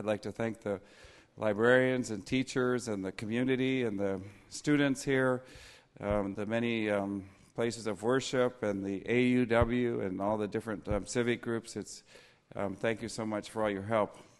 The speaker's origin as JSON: {"language": "English", "region": "Montana", "country": "United States", "said": "I'm from Montana, so I thought, boy, I'm right back at home now."}